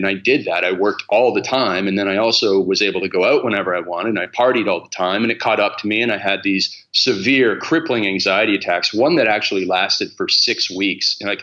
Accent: Stratford, Ontario, Canada; I'm from Canada. I grew up on a farm in Canada in a city called Stratford.

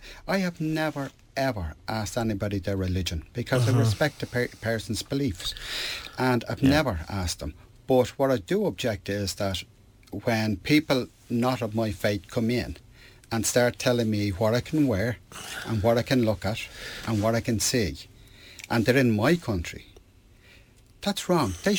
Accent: Ireland; I'm Irish. I'm Irish first, European second. I've no problem being European, but I'm Irish first, and I'm proud.

